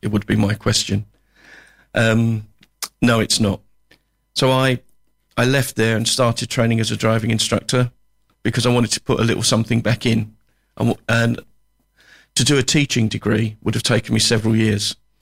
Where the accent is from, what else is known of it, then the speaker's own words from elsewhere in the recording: Walworth, London, United Kingdom; I was living in southeast London in Walworth until my mum and dad split up when I was 15.